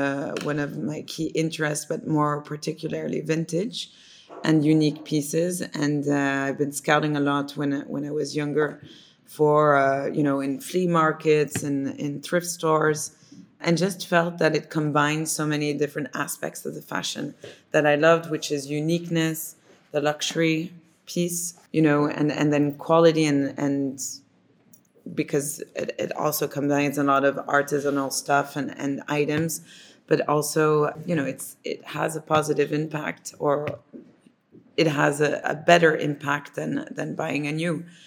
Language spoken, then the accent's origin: English; Tokyo, Japan; I was born in Tokyo, and my brother actually is Japanese, is adopted in Japan. We lived right there 6 years.